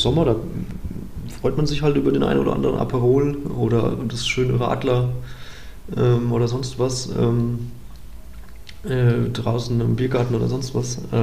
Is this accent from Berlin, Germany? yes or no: no; Bavaria, Germany; Ich komme ja auch aus Nordbayern.